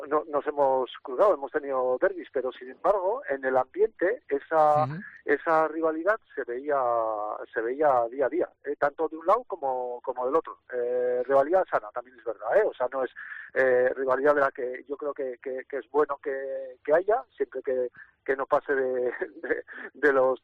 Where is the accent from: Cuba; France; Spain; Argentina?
Spain; Basque Country; moved away; yo cuando vine de la zona de Gipuzkoa y firmé por el Baracaldo